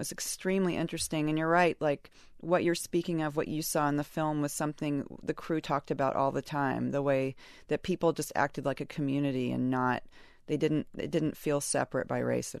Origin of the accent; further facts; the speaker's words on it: Alabama, United States; Like growing up in Alabama, you're used to hurricanes. You're used to natural disasters.